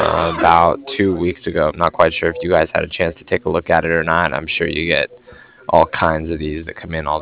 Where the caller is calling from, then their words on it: Cardiff, Wales, United Kingdom; I was calling from Cardiff